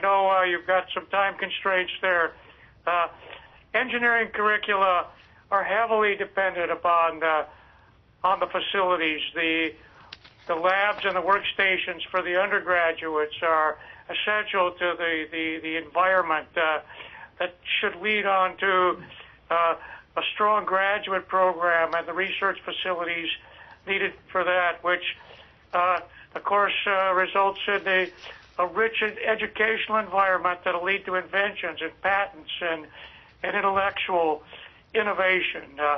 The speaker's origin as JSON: {"language": "English", "town": "Anchorage", "region": "Alaska", "country": "United States", "said": "I'm from Anchorage. I was a long-time civil engineer in Alaska"}